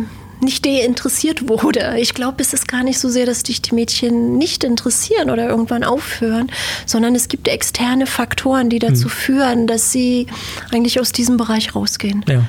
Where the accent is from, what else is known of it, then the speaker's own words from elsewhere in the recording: Berlin, Germany; Ich bin in Berlin aufgewachsen, bin hier zur Schule gegangen